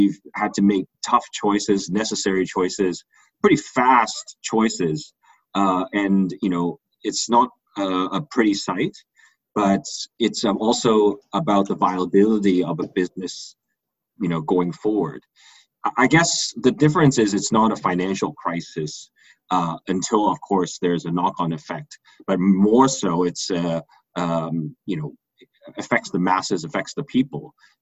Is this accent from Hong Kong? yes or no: yes; Hong Kong; So I am from Hong Kong, of course, studied abroad